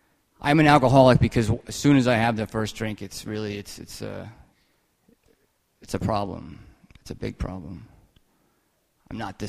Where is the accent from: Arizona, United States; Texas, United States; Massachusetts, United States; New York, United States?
New York, United States; Manhattan; That being said, I'm from Manhattan. I grew up here.